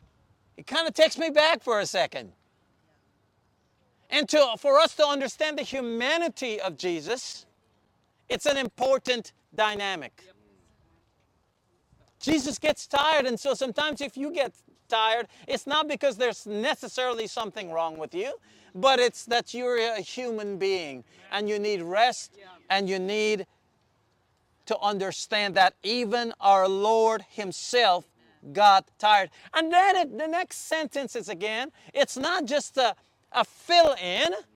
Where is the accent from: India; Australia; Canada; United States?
Canada; I said, "I came from Canada. I am going to play golf."